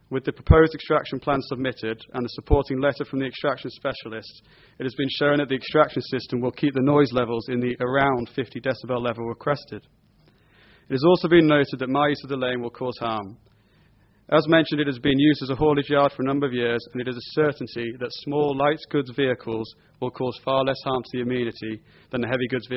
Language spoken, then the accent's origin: English; Malton, Yorkshire and the Humber, United Kingdom; I was born in Malton and have lived in the area for the majority of my life. After gaining experience working around the country, I returned to be back in my hometown